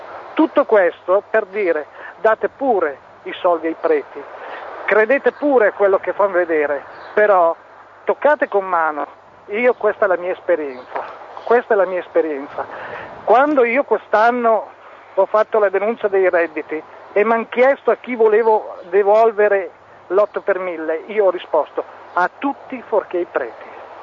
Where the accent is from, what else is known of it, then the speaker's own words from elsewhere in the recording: Vicenza, Veneto, Italy; moved away; io di origine sono vicentino, mi sono trovato per vari motivi dover andare a Bologna.